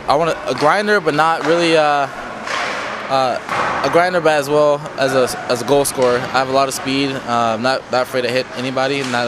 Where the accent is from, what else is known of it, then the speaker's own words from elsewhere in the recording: San Diego, California, United States; It's a small town. I'm from San Diego, so it's not what I'm used to, but I like it.